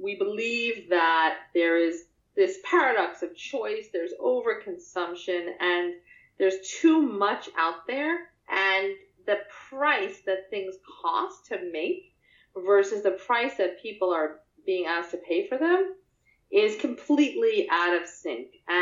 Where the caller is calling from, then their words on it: San Francisco, California, United States; I'm in San Francisco, California, in the beautiful Presidio, right past the Golden Gate Bridge.